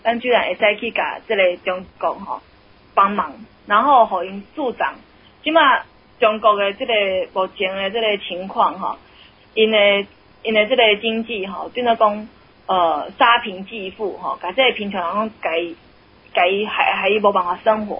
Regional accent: Taiwan; 我覺得說我們台灣人做一個很大的錯誤的事情

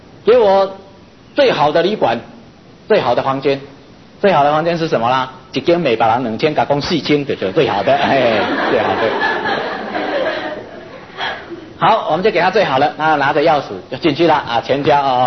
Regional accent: Taiwan; 同时更侧重的台湾我们自己生长土生土长的地方所延伸出来的人文历史与自然的沧桑

